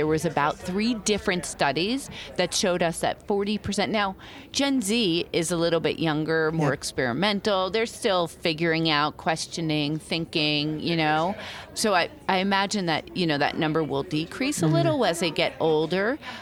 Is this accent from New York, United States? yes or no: yes; Staten Island, New York, United States; Even though I grew up in New York, I grew up on Staten Island and it's a very conservative area.